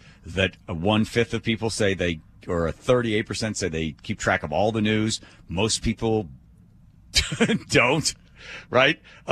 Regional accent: United States; It's one of the luxuries of being an American.

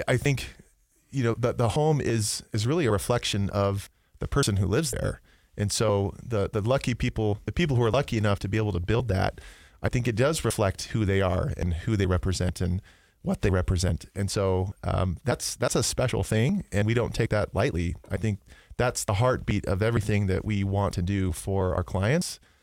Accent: Provo, Utah, United States; So when we were kids growing up in Provo and different areas, a lot of the homes were different.

